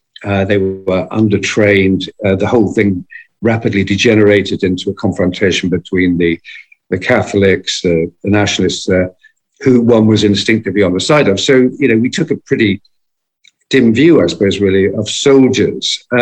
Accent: United Kingdom; I'm a Brit.

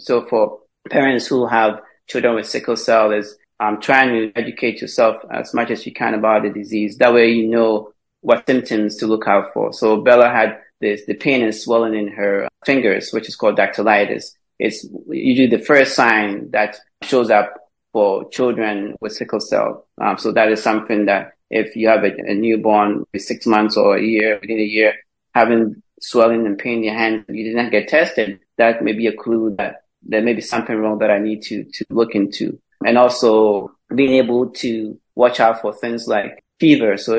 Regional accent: Ghana; growing up in Ghana

